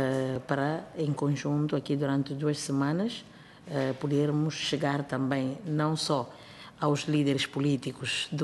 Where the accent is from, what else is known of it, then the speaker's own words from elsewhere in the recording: Guinea-Bissau; Eu, enquanto uma mulher submetida a essa prática, e enquanto guineense que sou